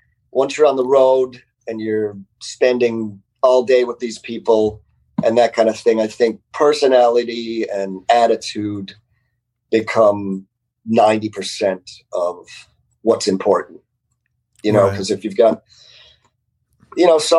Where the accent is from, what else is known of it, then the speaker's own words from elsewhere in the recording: Detroit, Michigan, United States; I had rock and roll roots. I'm from Detroit.